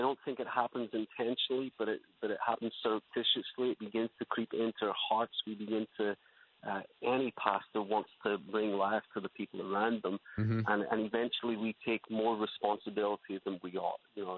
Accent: Glasgow, Scotland, United Kingdom; moved away as an adult; also born or lived in Northern Ireland; now in Orange County, United States; Born and raised actually in Glasgow in Scotland, and then moved with my wife to plant the church that we led in Northern Ireland about 20 years ago.

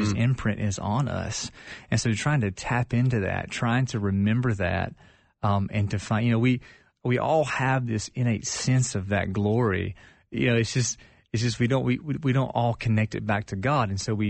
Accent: the South, United States; growing up, I grew up in the South, church culture.

